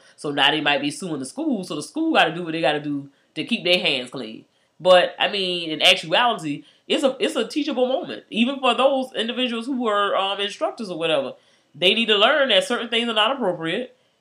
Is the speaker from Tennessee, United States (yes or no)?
no; Savannah, Georgia, United States; Shit, I'm from Savannah.